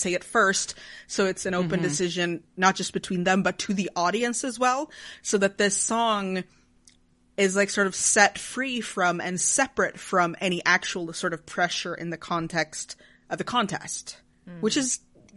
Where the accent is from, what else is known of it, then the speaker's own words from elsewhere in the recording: Sweden; English is a second language; I'm from Sweden. We're a tiny nation of 10 million people.